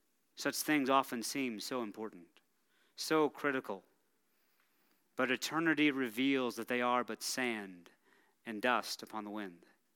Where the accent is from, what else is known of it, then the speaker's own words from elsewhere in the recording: the South, United States; Growing up in the South, hurricanes were a fairly common part of life.